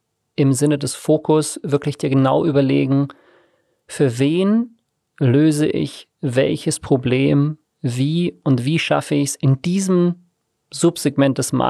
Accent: Tegernsee, Bavaria, Germany; Also ich bin am Tegernsee aufgewachsen, ganz konkret auf einem Hügel, der den gesamten Tegernsee überblickt.

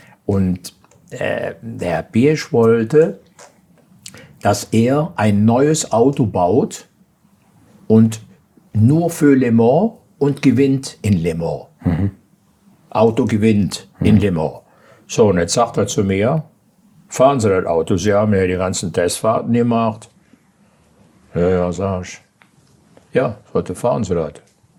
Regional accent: Aachen, North Rhine-Westphalia, Germany; Ich bin aus Aachen. Dann ist er nah an Holland.

